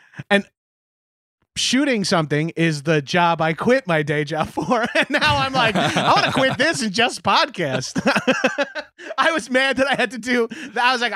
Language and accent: English; New York, United States; now in Los Angeles, United States; as a New Yorker turned Angeleno.